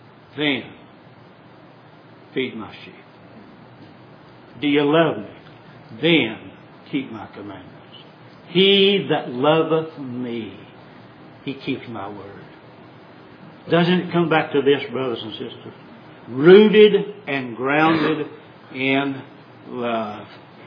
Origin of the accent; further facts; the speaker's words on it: Tennessee, United States; We had, when I was lived in Tennessee, I was raised on the Cumberland Plateau just north of Crossville.